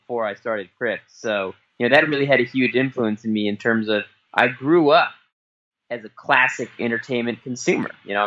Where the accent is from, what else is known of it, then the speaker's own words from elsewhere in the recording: Los Angeles, California, United States; I grew up in Los Angeles. I was around entertainment.